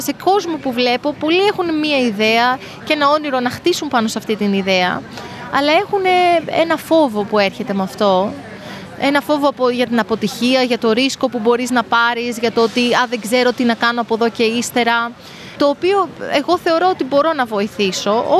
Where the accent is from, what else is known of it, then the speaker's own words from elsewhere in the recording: Greece; Πρώτον, επειδή εγώ είμαι Ελληνίδα και έχω έτσι μία αγάπη και ένα κρυφό καημό για την Ελλάδα